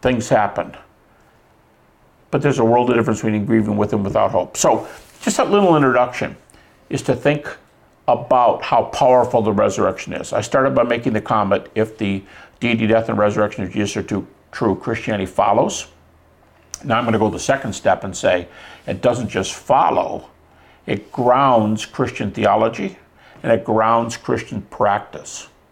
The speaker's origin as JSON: {"language": "English", "town": "Detroit", "region": "Michigan", "country": "United States", "said": "I'm from Michigan, from Detroit."}